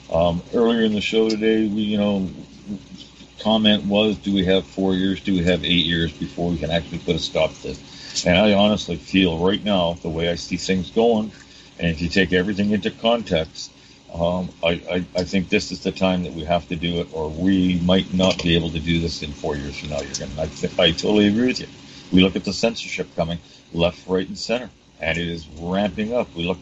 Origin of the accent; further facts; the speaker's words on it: Canada; if that didn't turn your stomach as a Canadian, then I don't know what will.